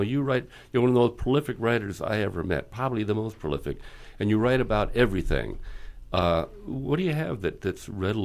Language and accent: English; Cleveland, Ohio, United States; moved away; now I come from Cleveland. Mm-hmm. We left in 47